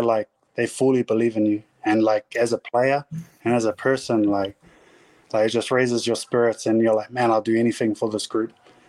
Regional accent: Auckland, New Zealand; Like for myself growing up in Auckland and going to like watch NPC games

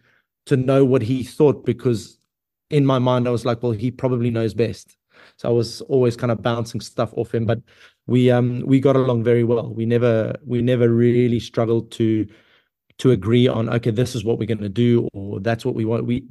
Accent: South Africa; Me as a South African, I'd love to see the Shark Tank or not Newlands anymore, but Cape Town Stadium full

